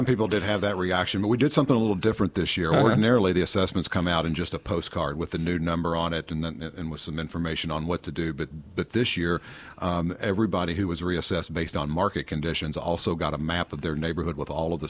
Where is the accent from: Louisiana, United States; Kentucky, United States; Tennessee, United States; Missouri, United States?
Kentucky, United States; Williamstown; now in Lexington, United States; Williamstown, Kentucky.